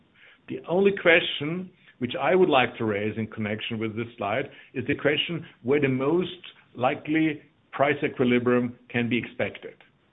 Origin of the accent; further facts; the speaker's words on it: Salzburg, Austria; English is a second language; My hometown, Salzburg, with one of the most conservative populations I've ever seen